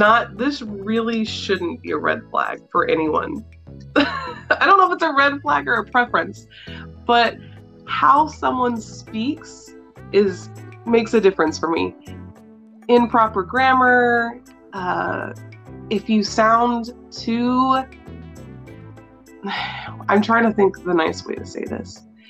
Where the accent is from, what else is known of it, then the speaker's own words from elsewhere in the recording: the South, United States; It's weird because I'm a Southerner, but I don't have Southern speech patterns.